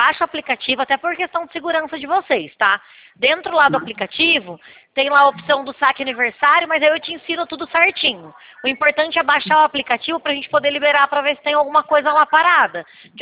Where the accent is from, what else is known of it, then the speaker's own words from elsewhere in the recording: São Paulo, Brazil; Eu sou de São Paulo.